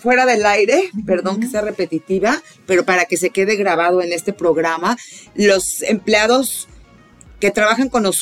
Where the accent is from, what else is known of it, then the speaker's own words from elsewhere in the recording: Mexico; Y después que podemos tener como mexicanos ese derecho